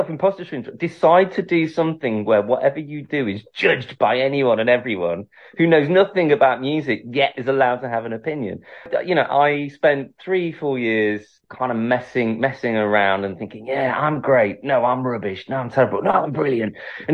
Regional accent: Manchester, North West England, United Kingdom; I'm originally from Manchester

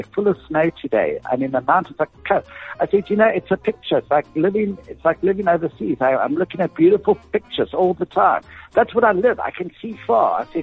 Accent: Lesotho; I was born in Pittsburgh, and then I grew up in Lesotho.

